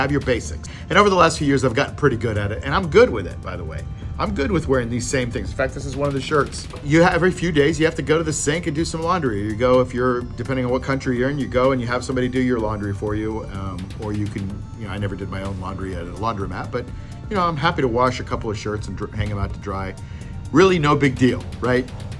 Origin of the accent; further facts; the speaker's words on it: United States; But on a cultural perspective, as an American, I was kind of blown away